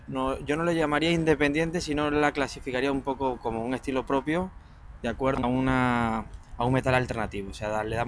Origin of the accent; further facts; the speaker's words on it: Portugal; Spanish is a second language; yo soy de Portugal